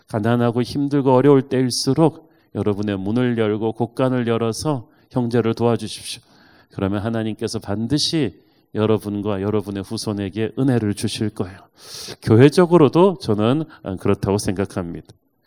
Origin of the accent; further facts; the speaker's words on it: Busan, South Korea; 제가 고향이 부산인데